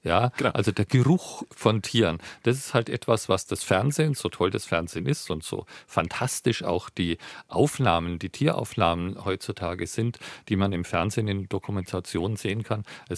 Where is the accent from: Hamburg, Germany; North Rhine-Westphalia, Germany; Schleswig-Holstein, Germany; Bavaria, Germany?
Bavaria, Germany; ich komme ursprünglich aus Franken